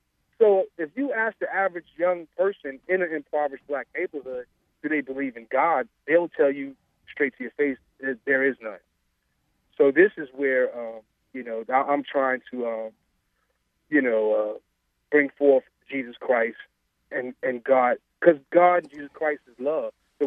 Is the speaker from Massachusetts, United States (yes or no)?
no; New Jersey, United States; I was raised in New Jersey, northern New Jersey, during the late 70s and early 80s